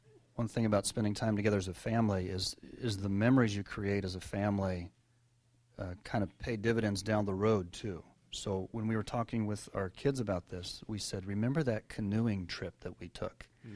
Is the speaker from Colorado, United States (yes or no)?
yes; Colorado, United States; also born or lived in New Hampshire; we took a trip to Colorado where I was from. We were living in New Hampshire. I grew up in Colorado.